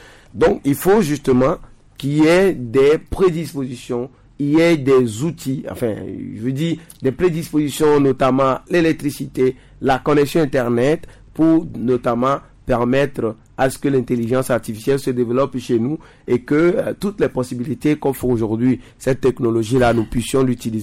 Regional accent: Kouvé, Maritime, Togo; chez moi à Couvé

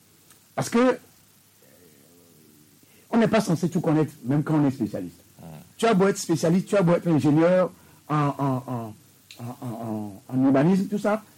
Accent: Togo; Ce ne sont pas les compétences qui manquent chez nous au Togo.

